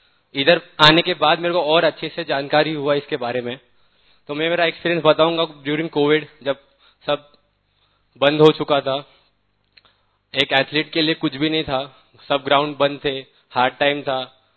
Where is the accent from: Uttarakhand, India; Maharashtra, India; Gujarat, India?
Maharashtra, India; Mumbai; और मैं बॉम्बे से हूँ